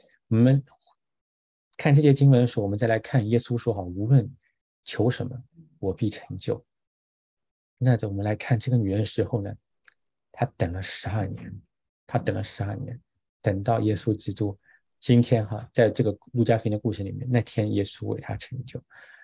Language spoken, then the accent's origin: Chinese; China; 按照我们中国人传统，你就要坐月子嘛